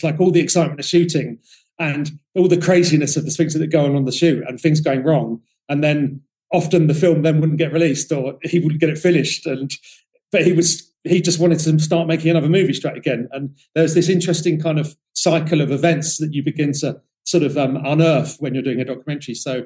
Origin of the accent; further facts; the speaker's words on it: London, United Kingdom; but I'm a Londoner and I've got Mancunian friends